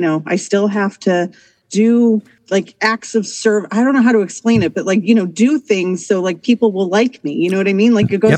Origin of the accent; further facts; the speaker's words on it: Minnesota, United States; And we grew up in Minnesota at that time.